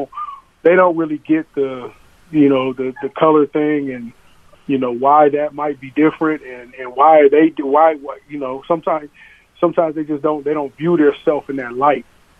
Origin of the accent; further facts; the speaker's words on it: Minneapolis, Minnesota, United States; Well, I grew up in North Minneapolis, so back then they had a unit called the Gang Task Force